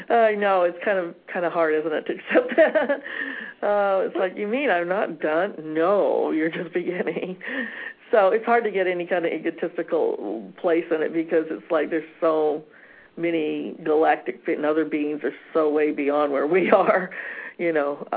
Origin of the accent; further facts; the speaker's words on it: Fresno, California, United States; born there; I was born in Fresno, actually. It's interesting I picked that town.